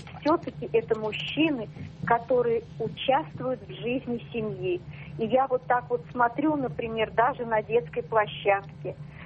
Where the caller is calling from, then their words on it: Germany; я звоню из Германии.